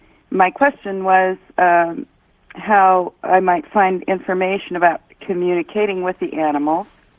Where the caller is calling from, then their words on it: Orcas Island, Washington, United States; from Orcas Island in Washington State.